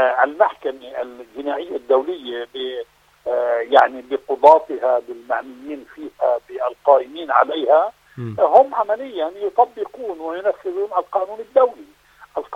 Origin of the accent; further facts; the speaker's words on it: Palestine; وهذه المعركة بقدر ما نحشد لها كفلسطينيين من أدوات نجاح